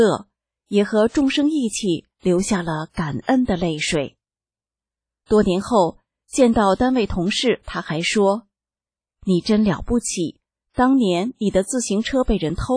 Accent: Changchun, Jilin, China; 我的家乡长春到处都是大法的练功人，到处都弘传大法的福音，我们每天都被大法熔炼着。

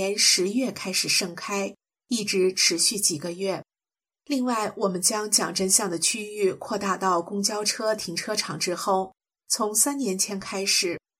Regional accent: China; moved away as an adult; now in South Korea; 我在中国出生，在那里生活了40多年，党文化的毒素深入骨髓。来韩国之后

